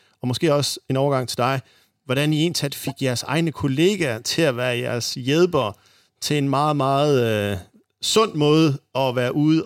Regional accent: North Denmark Region, Denmark; men jeg kommer også fra Nordjylland

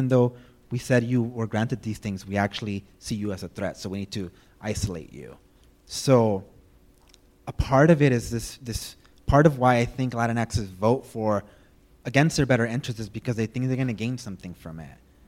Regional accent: Maywood, California, United States; Because I grew up in Maywood, St. Rosa Lima was the church we went to at least 3 times a day.

